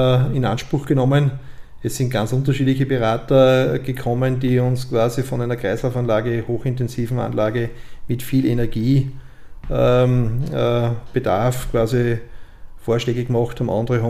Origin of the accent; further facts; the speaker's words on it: Lower Austria, Austria; also ich komme quasi aus dem Mostviertel gebürtig, bin dort aufgewachsen, quasi halb auf dem Bauernhof. Wir waren 7 Kinder, leben alle noch, und wir sind eine Großfamilie